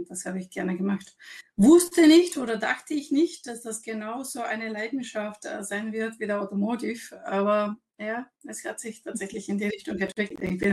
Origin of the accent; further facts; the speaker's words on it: Bulgaria; moved away as an adult; now in Austria; Ich komme aus Bulgarien, bin 2000 nach Österreich gezogen, um Maschinenbau zu studieren, Kfz-Technik.